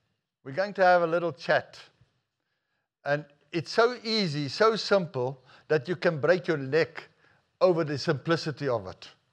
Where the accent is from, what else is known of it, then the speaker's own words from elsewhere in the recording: South Africa; You know, I'm a South African